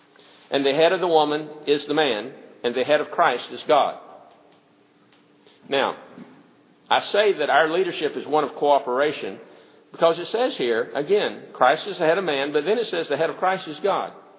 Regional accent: the South, United States; I'm a Southerner. I'm raised in the South, and down here, you got to be a deer hunter.

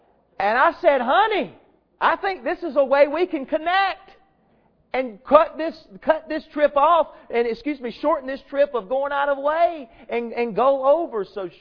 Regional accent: Greenwood, South Carolina, United States; Yes, sir, I'm from Greenwood.

